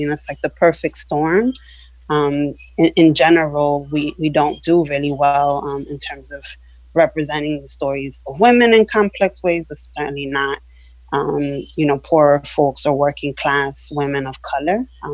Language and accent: English; Bronx, New York, United States; I'm from the Bronx. I grew up in the South Bronx, so I grew up in Black and Latinx communities.